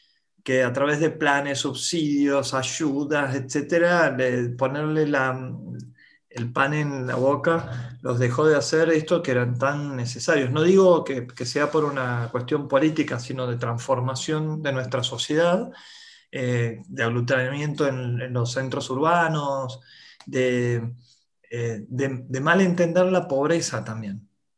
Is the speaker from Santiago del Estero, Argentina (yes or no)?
yes; Santiago del Estero, Argentina; si verdaderamente te consideras que sos del norte o que sos de Chaco, en mi caso de Santiago del Estero, nunca voy a dejar de serlo.